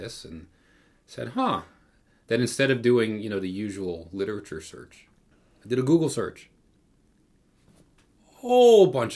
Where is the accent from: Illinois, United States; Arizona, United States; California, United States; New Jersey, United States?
New Jersey, United States; also born or lived in Bronx, United States; Bergen County. About that. I mean, born in the Bronx, but mostly I grew up in Northern New Jersey.